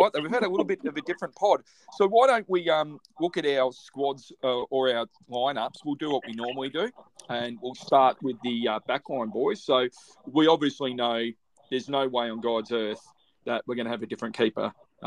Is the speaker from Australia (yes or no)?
yes; Australia; I'm Australian, so I don't really give a crap.